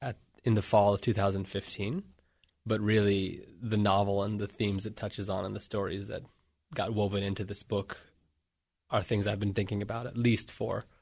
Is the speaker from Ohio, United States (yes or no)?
yes; Yellow Springs, Ohio, United States; also born or lived in Jerusalem, Israel / northern Israel; I was born in Jerusalem to American Jewish parents … who are also Yellow Springs locals, and then raised from ages 8 to 16 here in Yellow Springs.